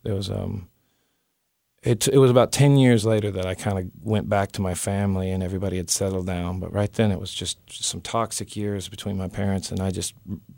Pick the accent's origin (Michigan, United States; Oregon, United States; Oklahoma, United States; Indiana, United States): Oregon, United States; Portland; but it was still my hometown there. My last 2 years in Portland was without my family. But, I think of myself as an Oregonian.